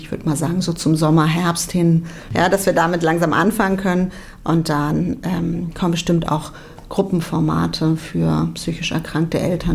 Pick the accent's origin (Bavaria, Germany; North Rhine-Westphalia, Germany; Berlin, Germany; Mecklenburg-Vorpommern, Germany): Berlin, Germany; now in Erfurt, Germany; Ja, ich komme ja aus Berlin, ja, eine sehr, sehr große Stadt, eine sehr volle Stadt, eine sehr laute Stadt.